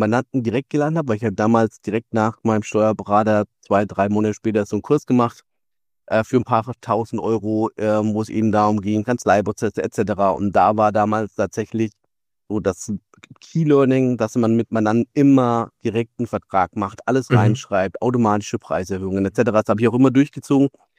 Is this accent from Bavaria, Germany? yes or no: yes; Bavaria, Germany; ich komme ja aus Franken.